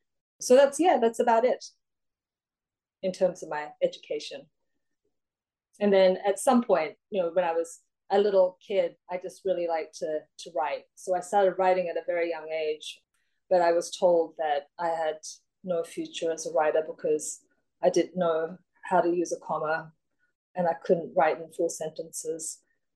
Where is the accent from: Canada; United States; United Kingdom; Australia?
Australia; And also because I'm Australian, right?